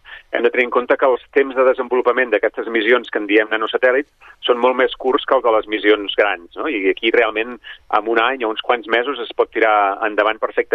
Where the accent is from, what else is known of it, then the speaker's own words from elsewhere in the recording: Manresa, Catalonia, Spain; no soc sabadellenc, soc manresà